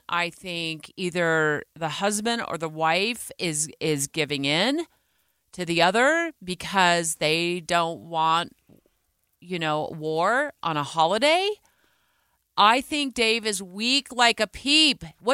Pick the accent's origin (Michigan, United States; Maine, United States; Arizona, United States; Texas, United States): Arizona, United States; I grew up in Arizona where we weren't allowed to shoot off fireworks at home.